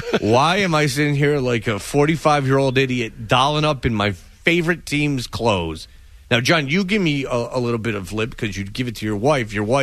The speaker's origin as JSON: {"language": "English", "town": "Detroit", "region": "Michigan", "country": "United States", "tie": "born or raised there", "said": "like myself, I'm from Detroit, but my parents are not, so I'm not, completely connected to the city."}